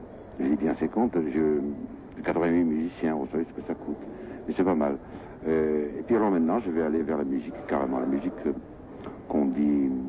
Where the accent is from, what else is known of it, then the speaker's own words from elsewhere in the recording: Monaco; Vous savez que moi je suis monégasque, on ne me demande jamais de venir chanter ici. Je ne chante jamais dans mon pays.